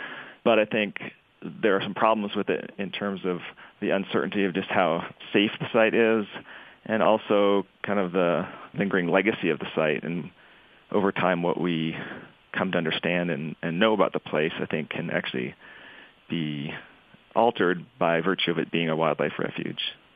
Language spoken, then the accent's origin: English; Boulder, Colorado, United States; I grew up in Boulder with the protests going on